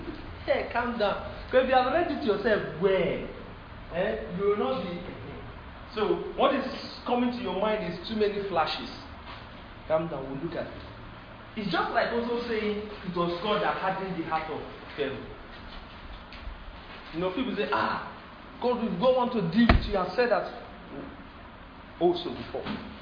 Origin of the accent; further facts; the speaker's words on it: Nigeria; It has a name in English. I'm not an Englishman. I'm an Igbo.